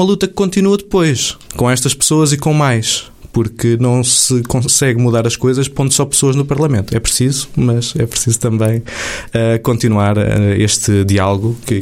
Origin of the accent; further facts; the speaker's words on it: Santarém, Portugal; tenho uma forte ligação a este distrito onde nasci. E foi por isso que aceitei o convite para vir representar gente como eu, que aqui nasceu e que viu, quer dizer, a maior parte dos meus colegas, dos que estudaram comigo no Liceu de Santarém